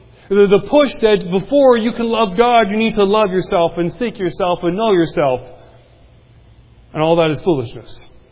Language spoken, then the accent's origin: English; British Columbia, Canada; also born or lived in Nova Scotia; Now, I am from Canada, but I'm from the other side of Canada. If you know where Spokane, Washington is, I grew up 3 hours north of Spokane. Dad was a cowboy. I'm a good old country boy myself.